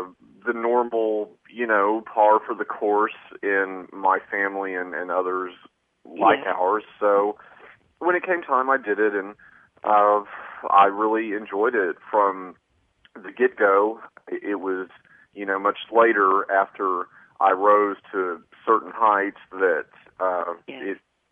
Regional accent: the South, United States; accent: Southern; now in Los Angeles, United States; It would probably help to neutralize my Southern accent.

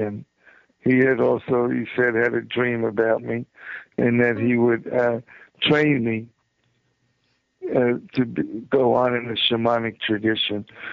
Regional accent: New York, United States; also born or lived in New Jersey; I could survive growing up in New York and New Jersey.

